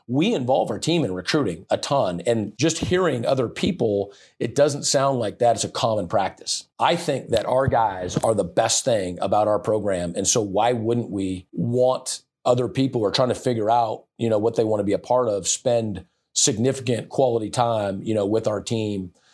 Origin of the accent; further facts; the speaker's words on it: Washington, United States; from my home state, you know, of Washington.